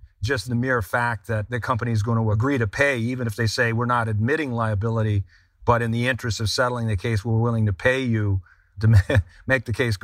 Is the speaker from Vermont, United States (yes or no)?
yes; Vermont, United States; Vermont, my home state of Vermont, had this problem in an area of southern Vermont around Bennington, Vermont.